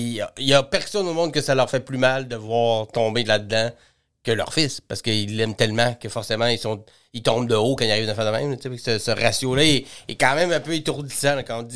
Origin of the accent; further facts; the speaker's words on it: Saguenay, Quebec, Canada; Du Saguenay.